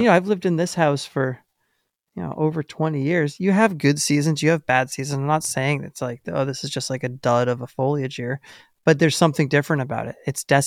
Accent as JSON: {"language": "English", "region": "Northeast", "country": "United States", "tie": "born or raised there", "said": "We grew up in the Northeast."}